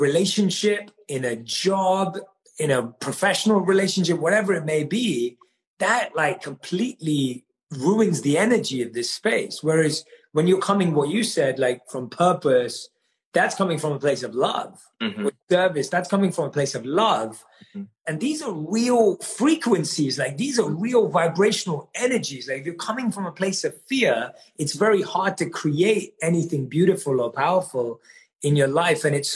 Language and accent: English; London, United Kingdom; I grew up, like I said, born and raised in London